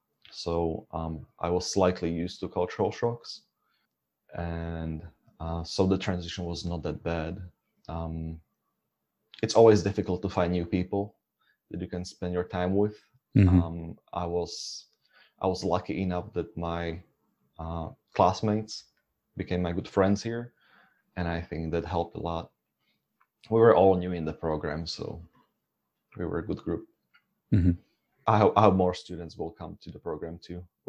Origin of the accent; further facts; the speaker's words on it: Slovakia; No, I'm from Slovakia.